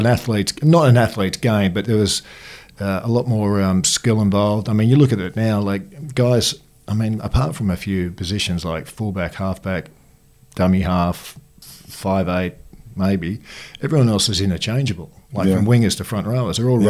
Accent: England, United Kingdom; now in Australia; My family, my mum and dad came out to, we're English, I'm English. Mm. My brother, older brother and my older sister are all English.

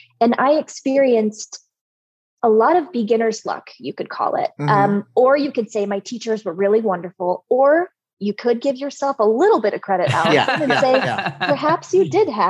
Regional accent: Ohio, United States; I'm from Ohio and we lived on a lake.

